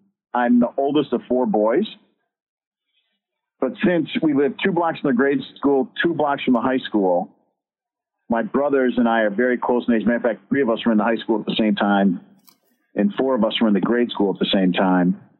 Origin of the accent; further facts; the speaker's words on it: Milwaukee, Wisconsin, United States; So I grew up in Wisconsin.